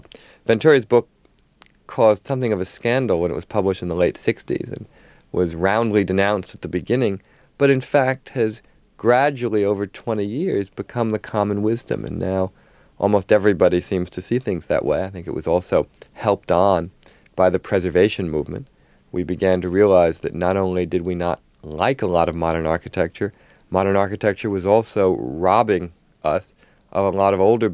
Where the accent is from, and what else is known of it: New Jersey, United States; born or raised there